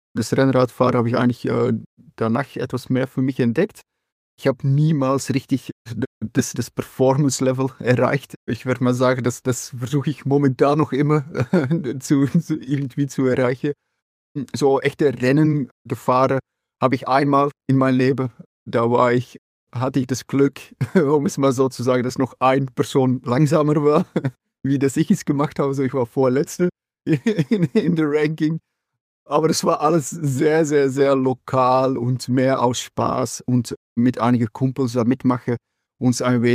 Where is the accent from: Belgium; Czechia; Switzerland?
Belgium; So als Junge in Belgien, von wo ich komme, habe ich mich eigentlich ziemlich früh bei einer Fußballmannschaft angeschlossen.